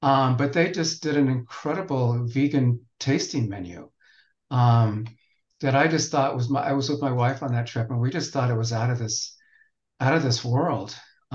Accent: San Diego, California, United States; growing up in San Diego, I grew up with and a mother from Phoenix.

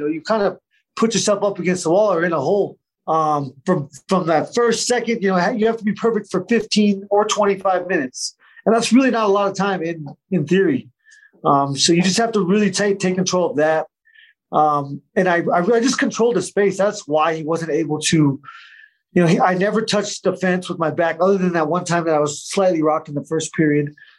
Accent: Arizona, United States; I'm from Arizona, so all my friends and family were there.

